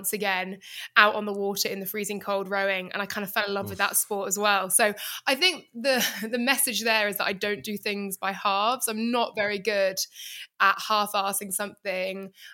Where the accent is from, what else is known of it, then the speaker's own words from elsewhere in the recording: South West England, United Kingdom; I grew up in Gloucestershire, and I've moved around a fair bit, and I've still have moved back to where I grew up.